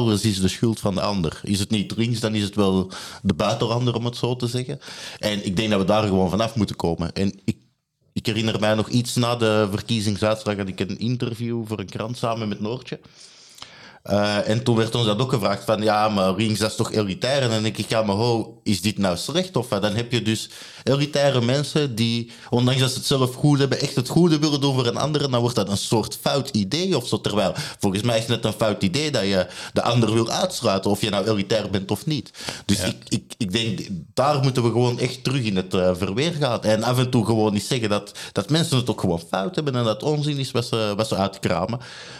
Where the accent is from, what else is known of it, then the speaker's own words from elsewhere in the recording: Belgium; Hè, want zoals je hoort, ik kom uit België.